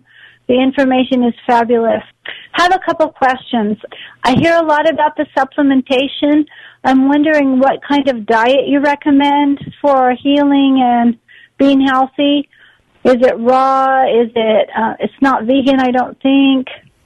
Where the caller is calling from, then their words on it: California, United States; Hi, Robert. … I'm calling from California.